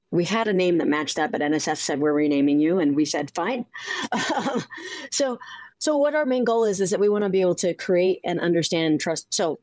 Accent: Midwest, United States; Plus, growing up in the Midwest where you experience everything in the weather spectrum

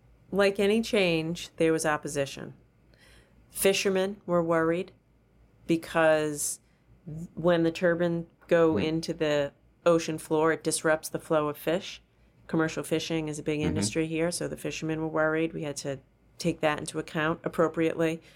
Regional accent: Rhode Island, United States; I grew up in Rhode Island in the 70s, the heyday of America's income equality.

